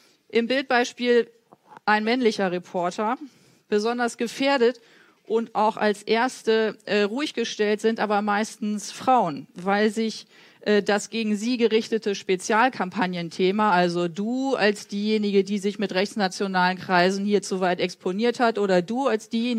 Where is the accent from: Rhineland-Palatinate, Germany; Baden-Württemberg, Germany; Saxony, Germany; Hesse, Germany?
Hesse, Germany; Frankfurt; Ich komme ja aus Frankfurt